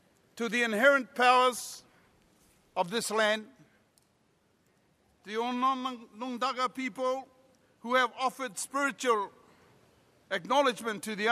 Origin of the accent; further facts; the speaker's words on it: New Zealand; To this house of the peoples of the world, I come humbly to you from New Zealand.